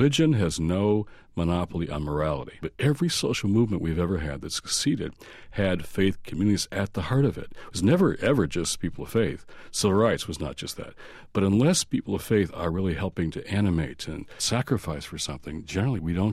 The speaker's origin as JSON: {"language": "English", "town": "Detroit", "region": "Michigan", "country": "United States", "tie": "born or raised there", "said": "because I was really feeling Detroit, my hometown, racial polarization, division"}